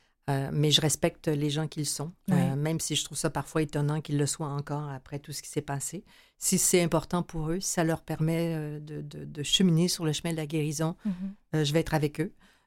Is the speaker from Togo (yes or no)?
no; Quebec, Canada; au Québec, auquel je suis profondément attachée, je suis québécoise, francophone